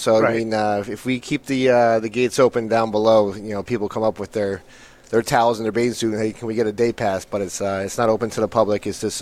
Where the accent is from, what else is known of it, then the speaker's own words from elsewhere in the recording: New York, United States; moved away as an adult; now in New Haven, United States; From New York originally.